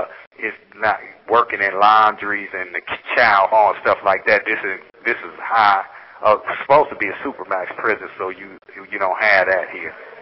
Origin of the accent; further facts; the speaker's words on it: Cleveland, Ohio, United States; I'm from Cleveland, Ohio.